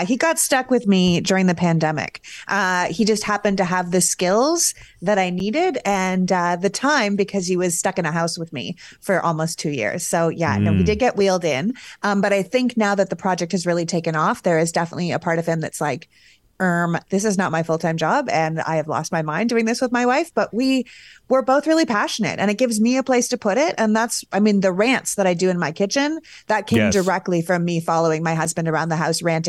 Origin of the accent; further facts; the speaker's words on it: Canada; As a Canadian